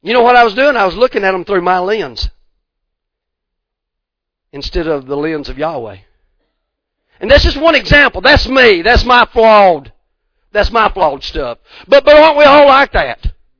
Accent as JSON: {"language": "English", "region": "Georgia", "country": "United States", "accent": "thick accent", "said": "everybody thinks we're either from Texas or Georgia because my terrible, and it's not a terrible, just my thick accent. I was like, man, you either got to be from Texas or Georgia. And I'm like, yeah, you know, I'm from Georgia and all that stuff."}